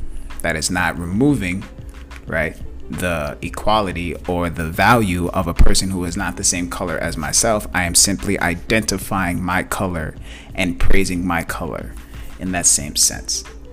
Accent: Bronx, New York, United States; also born or lived in Brooklyn; I grew up in the Bronx, born in Brooklyn. I'm a New York City kid.

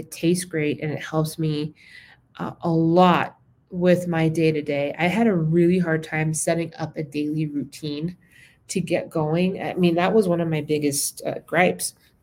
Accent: California, United States; And then, of course, I have California, which is my home state.

